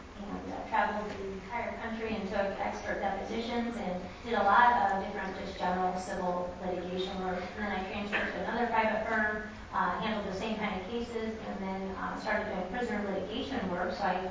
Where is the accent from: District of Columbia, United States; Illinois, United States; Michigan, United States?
Illinois, United States; Edinburg; I grew up in Edinburgh, a very small town outside of Springfield, a town of 1,200. I was the first in my family to go beyond high school as well.